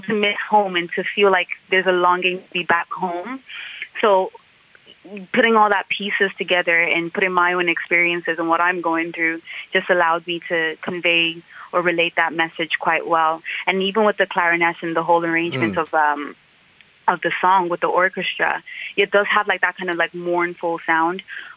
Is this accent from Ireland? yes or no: yes; Tullamore, Leinster, Ireland; growing up in Tullamore.